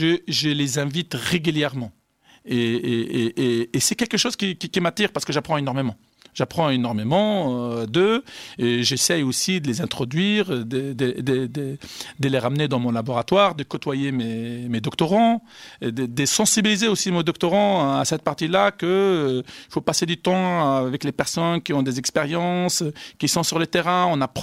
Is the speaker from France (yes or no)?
yes; France; je suis français, de formation française